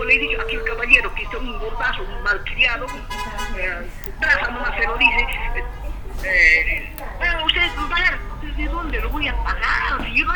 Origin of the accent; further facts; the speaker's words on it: Huancavelica, Peru; Yo soy de Huancavelica, no soy de Ayacucho.